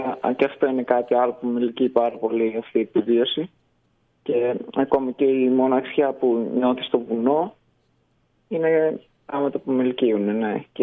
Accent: Thessaloniki, Central Macedonia, Greece; Ναι, είμαι από Θεσσαλονίκη.

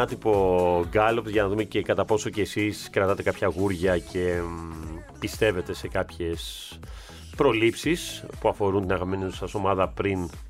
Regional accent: Papagou, Attica, Greece; είμαι από Παπάγου.

